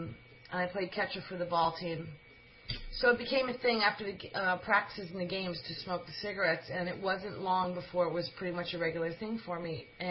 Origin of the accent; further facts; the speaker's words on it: Bethel, Connecticut, United States; I'm from Bethel, so this was Fairfield.